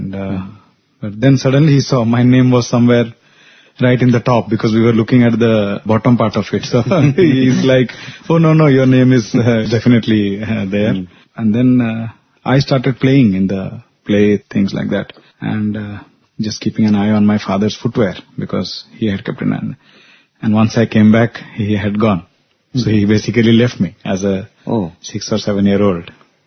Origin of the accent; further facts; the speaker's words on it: Odisha, India; I was also from Orissa and my father was a devotee of Swami.